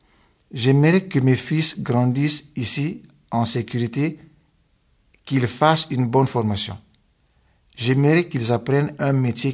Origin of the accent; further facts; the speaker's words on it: Kinshasa, DR Congo; moved away as an adult; now in Zug, Switzerland; J'ai grandi à Kinshasa avec mes 4 frères et sœurs. Je suis le 4e de ma famille.